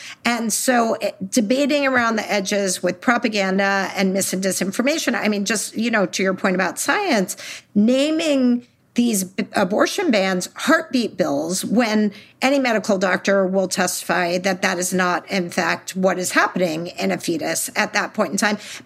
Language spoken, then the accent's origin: English; Texas, United States; I'm from Texas. The stories are bad, bad out of Texas.